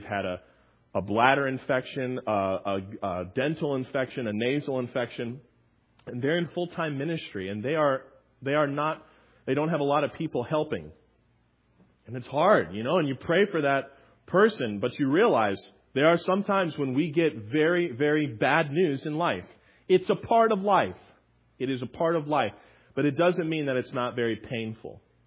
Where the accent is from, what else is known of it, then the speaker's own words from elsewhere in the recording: Tampa, Florida, United States; I'm from Tampa, Florida.